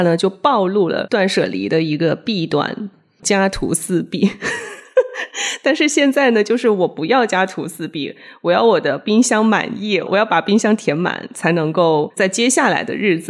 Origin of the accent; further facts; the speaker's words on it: Guangdong, China; 反正我自己作为一个广东人，对新鲜啊、原味啊、食物的本真还是有坚持的。